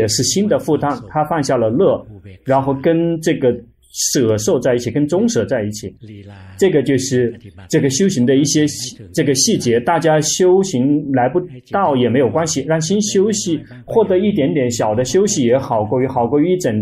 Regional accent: Thailand; 就是我们泰国人，不需要提到别的国家的人

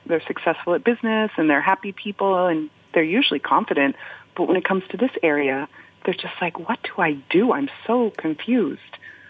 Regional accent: United States; now in London, United Kingdom; Well, you know, I've been in London for about 15 years now. I'm from the States, from America

